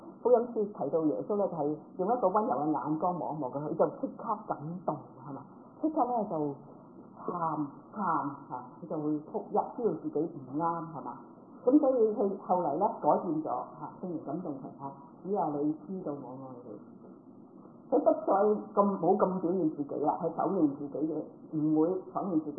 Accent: China; 有時我哋中國人會有一句説話叫做三歲定八十嘛

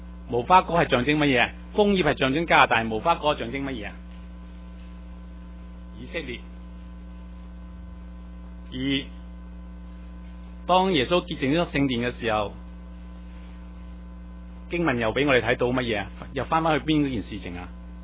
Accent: Guangdong, China; 我很用我们广东人的术语，就是很过瘾的。

